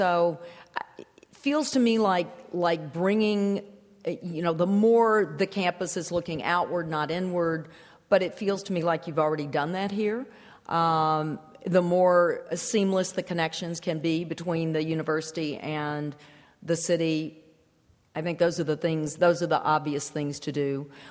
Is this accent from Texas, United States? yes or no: no; Memphis, Tennessee, United States; now in Miami, United States; I mean, my hometown, I live in Miami now, but my hometown of Memphis went from being the most, for instance, the most unfriendly cycling place in the world.